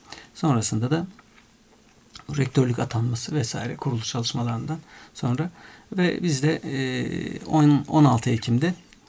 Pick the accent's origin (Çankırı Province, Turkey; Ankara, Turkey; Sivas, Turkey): Ankara, Turkey; also born or lived in Ağrı / Istanbul; Ben Ankara çocuğuyum. Doğu kökenli bir ailenin çocuğuyum. Ağrı Eleşkirt doğumluyum ama Ankara'da büyüdüm. Sonra buradan işte üniversite tahsili için İstanbul'a gittim. 36 sene İstanbul'da kaldım.